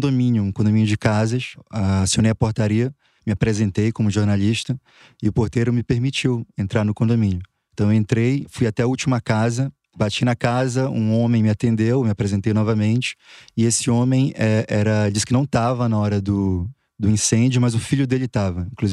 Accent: Belém, Pará, Brazil; moved away as an adult; now in São Paulo, Brazil; Bom, eu sou de Belém do Pará. Eu vim trabalhar aqui em São Paulo em 2010.

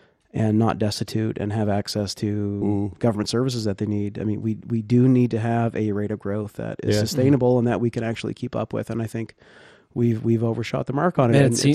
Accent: Yarmouth, Nova Scotia, Canada; I come from Yarmouth. We've had a very stable population

